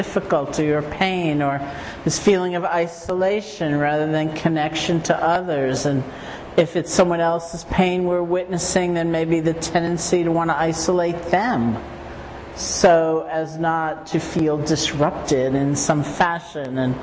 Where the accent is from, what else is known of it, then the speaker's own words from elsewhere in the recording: East Coast, United States; And of course I'm from the East Coast, right?